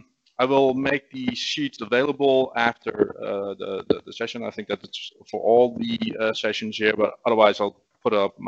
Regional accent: Netherlands; English is a second language; I'm from the Netherlands, by the way, for those that don't know. … I work at a company, OGD, in the Netherlands

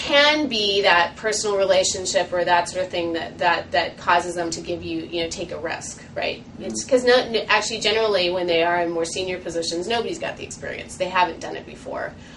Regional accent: Hawaii, United States; now in Seattle, United States; I came from Hawaii and yeah, it's a little colder, but, it's a beautiful place to live.

